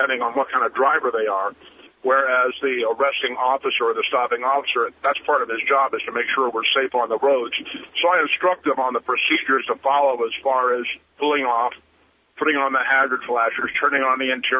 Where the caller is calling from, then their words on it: Houston, Texas, United States; Good morning. How are you? I'm calling from Houston.